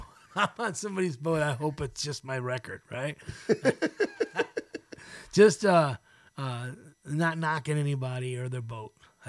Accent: Detroit, Michigan, United States; And growing up in Detroit, we had Lake St. Clair. We had the Detroit River, too, in spring.

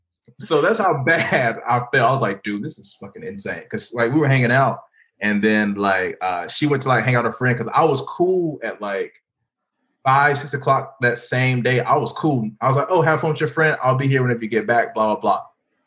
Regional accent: Goldsboro, North Carolina, United States; Oh, Eastern. So it's like close to the coast. So, like, Goldsboro is like an hour from Raleigh, an hour from Wilmington.

